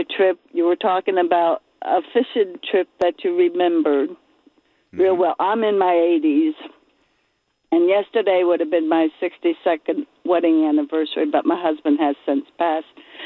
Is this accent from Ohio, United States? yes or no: no; Connecticut, United States; I grew up in Connecticut, and we did a lot of fishing in in the Long Island Sound.